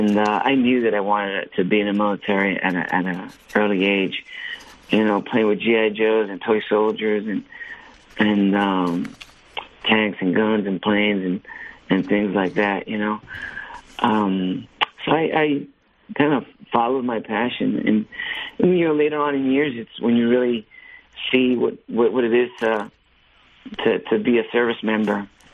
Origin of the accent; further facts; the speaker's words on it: Puerto Rico; also born or lived in Hoboken / New York; Well, I was born in Hoboken, New Jersey, and lived a little bit in New York, a little bit in New Jersey. And then at the age of 12, my mom took me back to the island of Puerto Rico, where my mom and dad were from